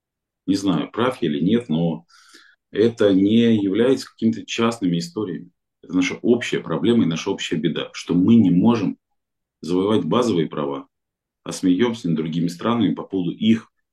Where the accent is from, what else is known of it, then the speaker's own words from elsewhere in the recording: Saint Petersburg, Russia; Потому что я петербуржец, конечно. Я даже больше скажу, я вселястроец. Я человек, который вот прожил всю жизнь на Васильевском острове. Для меня это родной район.